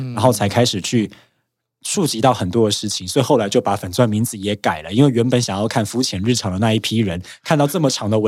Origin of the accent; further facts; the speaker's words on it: Taiwan; 你会重新的认识说我是台湾人